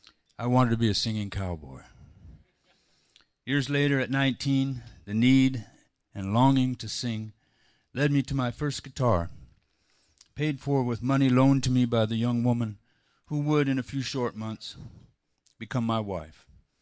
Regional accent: Wenatchee, Washington, United States; I grew up in the Columbia River town of Wenatchee.

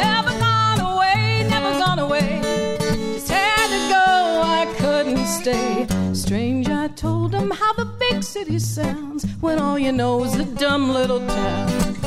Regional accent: Wheeling, West Virginia, United States; I grew up in Wheeling, West Virginia, which is not exactly a hotbed of activity, and I couldn't wait to get out of there.

